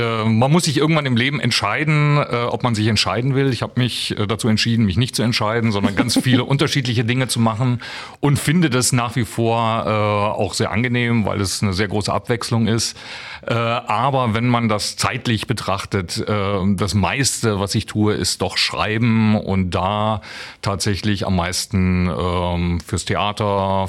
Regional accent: Germany; first language German; wuchs dann so ab meinem 5. Lebensjahr ungefähr in Deutschland auf. Insofern ist Deutsch natürlich erstens meine Muttersprache.

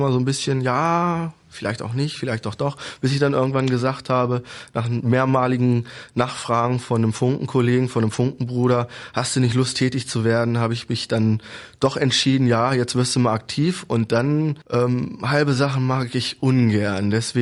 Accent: Wolfenbüttel, Lower Saxony, Germany; also born or lived in Braunschweig; Ich bin gebürtiger Braunschweiger, in Wolfenbüttel groß gewachsen und dann zum Studieren wieder hierher gezogen. Und seitdem bin ich auch wieder hier Vollzeit Braunschweiger sozusagen.

